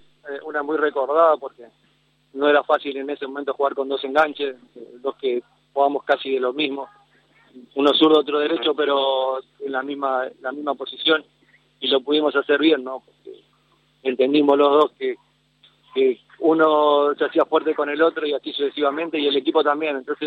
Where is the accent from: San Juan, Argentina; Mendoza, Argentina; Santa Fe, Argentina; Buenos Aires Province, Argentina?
Buenos Aires Province, Argentina; Tablada; born there; Yo nací en Tablada.